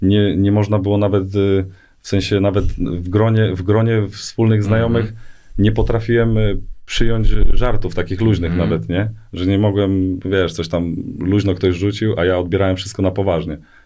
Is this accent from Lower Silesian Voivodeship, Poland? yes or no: yes; Strzelin, Lower Silesian Voivodeship, Poland; Ja urodziłem się w Strzelinie, obok Wrocławia.